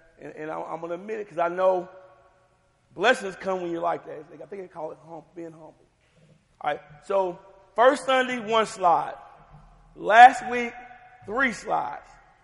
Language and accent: English; Tennessee, United States; I'm from Tennessee, and I'm a little country sometimes. And we have a little saying in Tennessee.